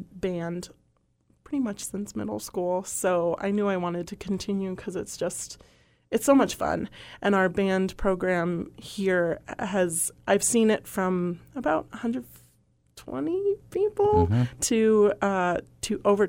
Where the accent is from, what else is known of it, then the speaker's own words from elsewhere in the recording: Las Vegas, Nevada, United States; So I'm from Las Vegas. I graduated from Arborview High School in 2012.